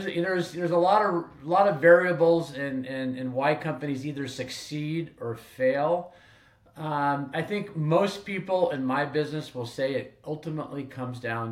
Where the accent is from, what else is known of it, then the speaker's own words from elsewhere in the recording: Spokane, Washington, United States; also born or lived in Seattle / East Coast; I grew up in Spokane, but I spent a number of years in Seattle on the East Coast and came back here